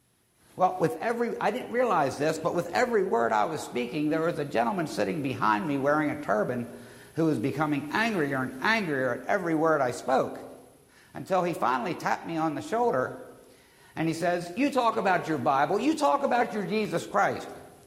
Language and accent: English; Akron, Ohio, United States; You see, I was born and raised in Akron, Ohio, where my father ran a tire distributorship